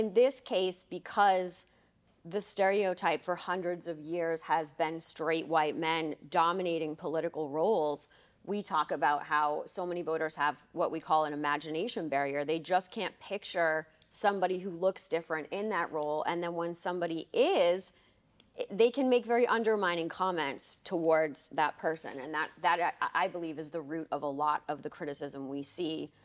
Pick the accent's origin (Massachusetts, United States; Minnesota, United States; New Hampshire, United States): Massachusetts, United States; And I grew up in Massachusetts.